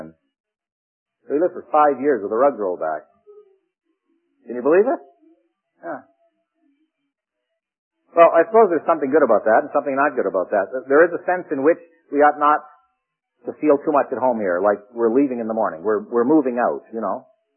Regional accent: Scotland, United Kingdom; And I'm a Scotsman, you know.

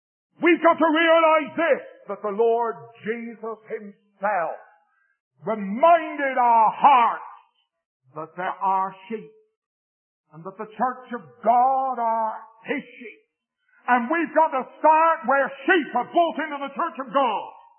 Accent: England, United Kingdom; I wonder if you'll permit me to tell it as an Englishman.

